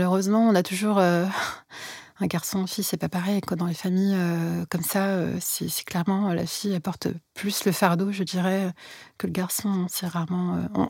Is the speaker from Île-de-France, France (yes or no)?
yes; La Courneuve, Île-de-France, France; En fait, j'ai grandi précisément à la Courneuve, dans 93. Et j'ai grandi donc, oui, dans une cité en 93.